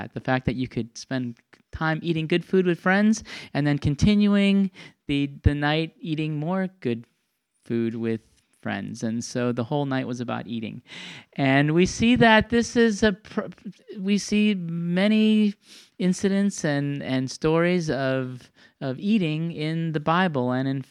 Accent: Milwaukee, Wisconsin, United States; It's back in my hometown of Milwaukee, so I won't be able to go.

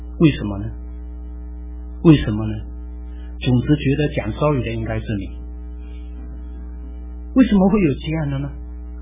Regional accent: China; 我们中国人的背景，我们父母亲跟孩子讲 I love you 吗？

